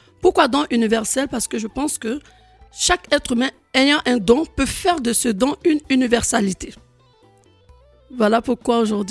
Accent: Abidjan, Côte d’Ivoire; Comme on dit chez nous à Abidjan, soyez dans nos reins.

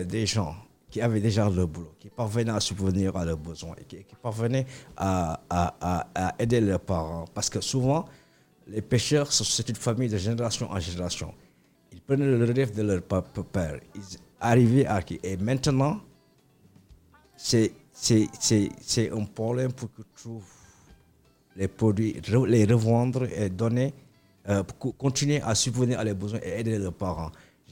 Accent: Casamance, Senegal; born there; je suis né en Casamance et j'ai grandi en ville.

